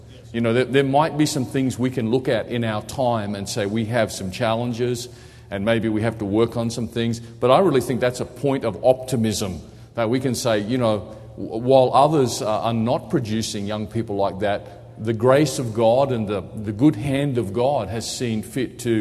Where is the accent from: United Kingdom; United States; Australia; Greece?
Australia; born there; I'm an Australian pastor. I was born there.